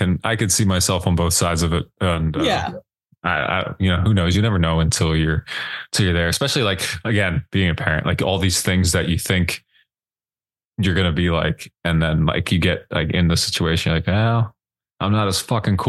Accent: Pennsylvania, United States; I would, because I'm from Pennsylvania.

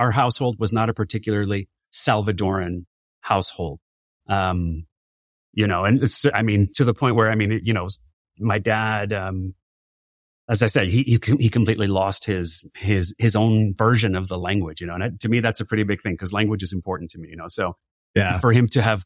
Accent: Los Angeles, California, United States; first language Spanish; English is a second language; My first language is Spanish. I'm actually calling you from the Dominican Republic right now, you know, so I'm really well integrated into the Latino culture. But growing up in Los Angeles is really fascinating

